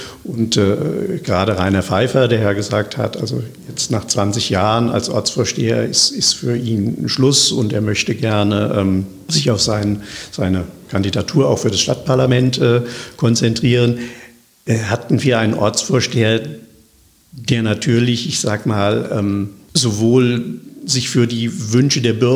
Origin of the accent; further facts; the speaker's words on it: Wiesbaden, Hesse, Germany; born there; Und ich bin ja nun gebürtiger Wiesbadener.